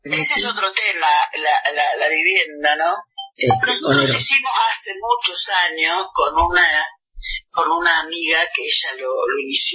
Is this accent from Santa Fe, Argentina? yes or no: no; Salto, Buenos Aires Province, Argentina; now in La Plata, Argentina; yo no soy de La Plata, pero ya soy platense por adopción, por elección. Yo nací en Salto, provincia de Buenos Aires.